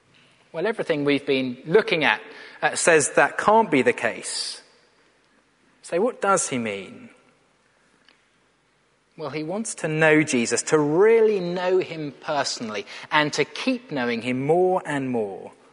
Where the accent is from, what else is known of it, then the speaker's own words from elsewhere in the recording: United Kingdom; Being British, we could add being polite.